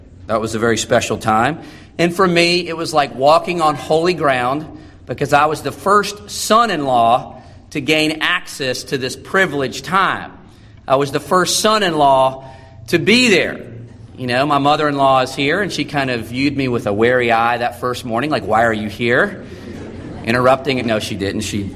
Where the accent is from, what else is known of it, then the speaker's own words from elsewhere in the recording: the Carolinas, United States; I'm from the Carolinas, and we never experienced a white Christmas.